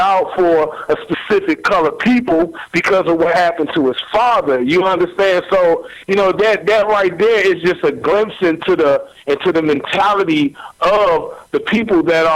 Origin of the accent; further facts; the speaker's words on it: Washington, District of Columbia, United States; also born or lived in Texas; now in Missouri, United States; I've only been in Missouri for 3 years. I'm actually from Washington, D.C., so a lot of stuff is a little bit different.